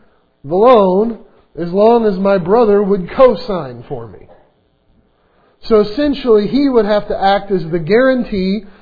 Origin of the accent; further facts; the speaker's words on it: the South, United States; When I grew up in the South, it got used that way a lot.